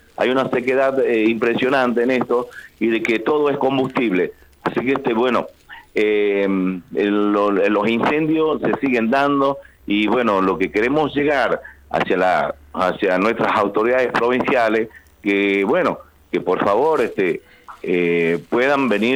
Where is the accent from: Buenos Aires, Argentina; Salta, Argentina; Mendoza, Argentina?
Salta, Argentina; Orán; nosotros somos departamento de Orán, sí, estamos justo acá en la frontera con Bermejo, Bolivia